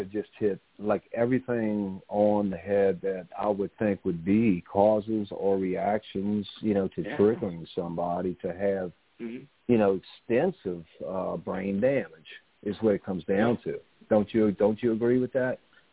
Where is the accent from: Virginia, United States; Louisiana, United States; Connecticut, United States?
Louisiana, United States; New Orleans; You know, I mean, I'm from New Orleans, so, you know, he had so many great years.